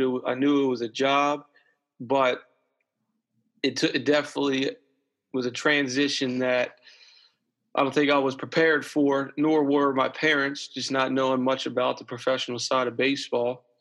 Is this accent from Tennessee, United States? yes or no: no; Bowie, Maryland, United States; now in Glen Burnie, United States; I was born and raised in Bowie, Maryland, just outside of D.C. Now currently live in Glen Burnie, which is just outside of Baltimore, so I'm not too far from my birthplace.